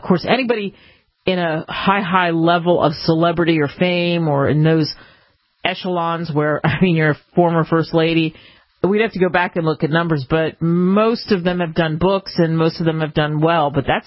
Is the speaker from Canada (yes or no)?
no; Northeast, United States; now in Arizona, United States; because I grew up like you in the Northeast, and sometimes we go back there